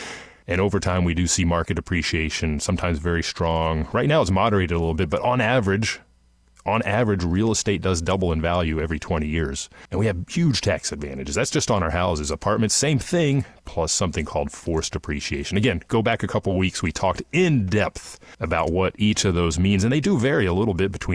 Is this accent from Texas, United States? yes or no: yes; Texas, United States; I grew up here in North Texas playing soccer all my life.